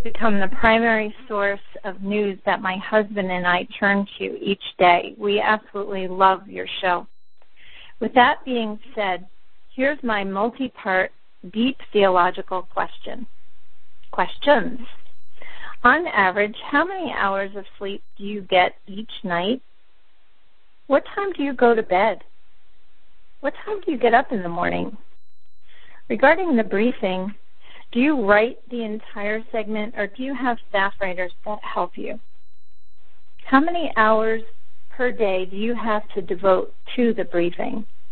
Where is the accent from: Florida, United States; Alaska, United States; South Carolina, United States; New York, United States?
New York, United States; Montgomery; I'm from Montgomery, New York.